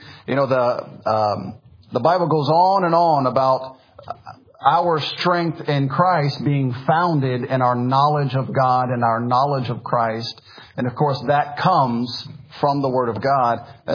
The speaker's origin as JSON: {"language": "English", "town": "Memphis", "region": "Tennessee", "country": "United States", "tie": "born there", "said": "All right, so I was born in America. I was born in Memphis, Tennessee."}